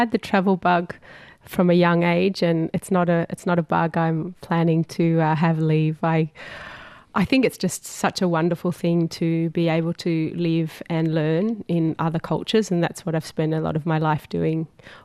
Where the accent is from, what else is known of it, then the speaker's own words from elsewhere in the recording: Australia; I'm Australian and I was born here